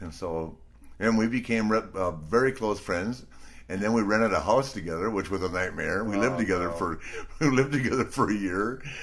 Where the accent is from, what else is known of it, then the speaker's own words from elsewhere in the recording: Minneapolis, Minnesota, United States; I grew up in Minneapolis, yes.